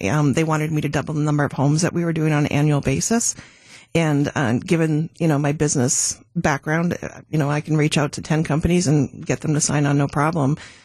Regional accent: Vancouver, British Columbia, Canada; also born or lived in Calgary; now in Milwaukee, United States; I was born in Calgary, grew up in Vancouver. I was a stockbroker in Vancouver.

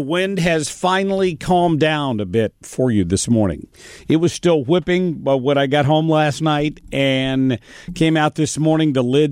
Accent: Ohio, United States; I grew up in Ohio.

